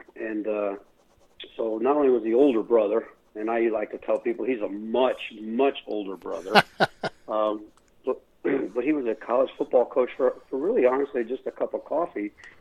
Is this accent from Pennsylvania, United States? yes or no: yes; Whitehall, Pennsylvania, United States; I grew up in Whitehall, Pennsylvania. You're right. It was right suburb of Allentown and right there at the foothills of the cement mills and the steel mills.